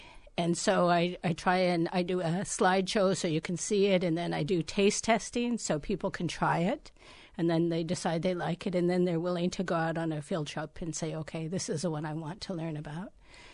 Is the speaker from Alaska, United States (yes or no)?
yes; Ketchikan, Alaska, United States; Yes, I'm from Ketchikan, born and raised here.